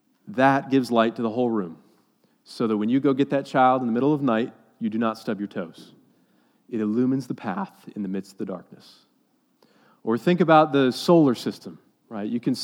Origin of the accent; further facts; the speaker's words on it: Texas, United States; I guess it's growing up in Texas.